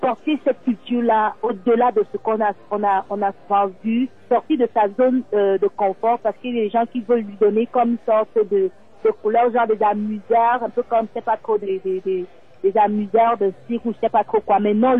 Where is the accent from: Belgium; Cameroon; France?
Cameroon; Et moi, je viens de la partie francophone. Je suis originaire de l'Est Cameroun de par mon père. Et j'appartiens notamment à toutes les autres provinces, le littoral, l'Ouest de par mes parents et mes grands-parents.